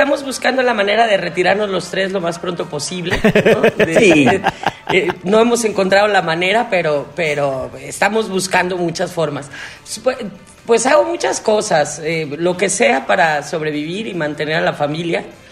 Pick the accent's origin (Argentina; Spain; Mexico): Mexico; Guadalajara, Jalisco; y como somos de Guadalajara, nos tenemos que abrazar, besar, preguntar por la familia